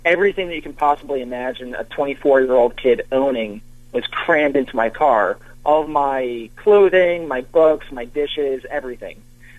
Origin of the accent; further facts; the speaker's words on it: New Jersey, United States; also born or lived in Philadelphia; I was born just outside of New Jersey in Philadelphia.